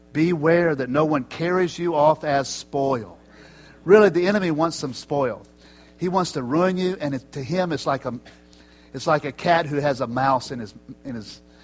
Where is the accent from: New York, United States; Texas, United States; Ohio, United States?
Texas, United States; Houston; When I grew up in Houston, Texas, and I had my little transistor radio listening to the Houston Astros all the time.